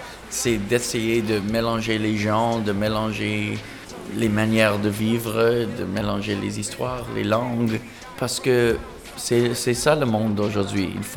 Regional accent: Montreal, Quebec, Canada; je viens de Montréal et je viens d'un monde où il y a beaucoup de gens différents, beaucoup de langues, beaucoup de styles, beaucoup de cultures, beaucoup d'histoires.

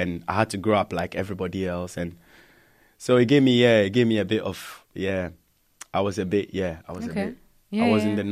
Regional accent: Ghana; moved away as an adult; now in England; I grew up in Ghana, and I spent most of my teenage years in Ghana. So I only came to England to do my master's

